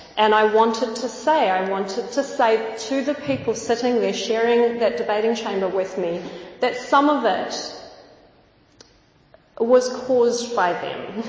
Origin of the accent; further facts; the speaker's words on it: Iran; now in United Kingdom; I'm from Iran, I'm from the so-called Muslim world